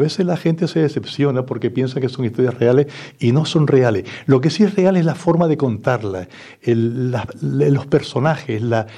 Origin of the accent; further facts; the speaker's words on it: Puerto de la Cruz, Canary Islands, Spain; born there; nací en el Puerto de la Cruz, como bien dijo Luis, en 1947, 2 años antes del volcán, de que naciera el volcán de La Palma.